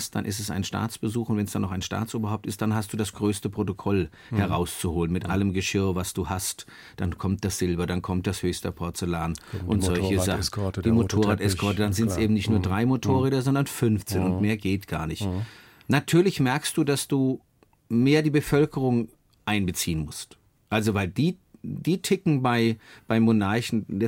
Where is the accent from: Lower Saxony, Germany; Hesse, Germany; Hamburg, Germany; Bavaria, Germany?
Hesse, Germany; Frankfurt; da bin ich zu bodenständig, auch als Frankfurter